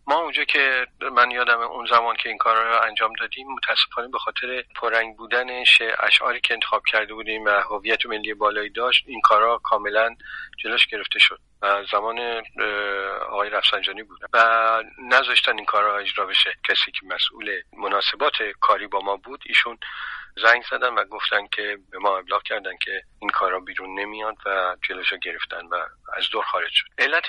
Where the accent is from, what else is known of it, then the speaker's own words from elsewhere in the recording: Iran; now in France; بعد از اینکه من به خارج از ایران اومدم در فرانسه